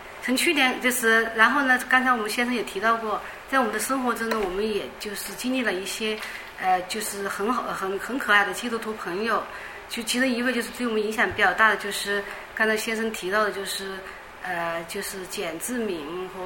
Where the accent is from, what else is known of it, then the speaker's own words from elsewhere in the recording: Hunan, China; born there; now in Beijing, China; 我是出生在中国湖南，然后呢毕业那个上大学的时候来到那个北京医科大学，毕业以后呢就留在了北京工作